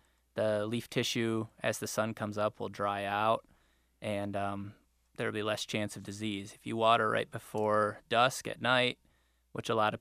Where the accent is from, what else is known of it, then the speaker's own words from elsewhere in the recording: Iowa, United States; also born or lived in Tennessee; I grew up in Iowa, actually, and then I spent the last 10 years at the University of Tennessee in graduate school.